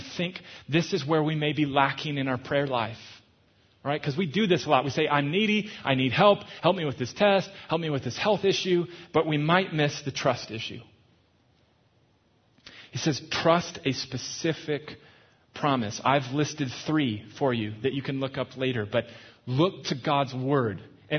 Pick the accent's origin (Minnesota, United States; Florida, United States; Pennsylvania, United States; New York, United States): Minnesota, United States; It's actually the church from my hometown, Twin Cities